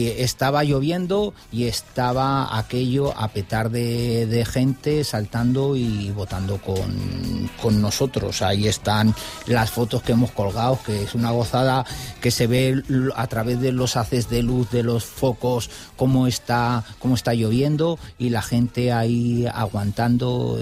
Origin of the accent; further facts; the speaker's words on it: San Juan de Mozarrífar, Aragon, Spain; nosotros aquí en Zaragoza, nosotros también somos de San Juan de Mozarrífar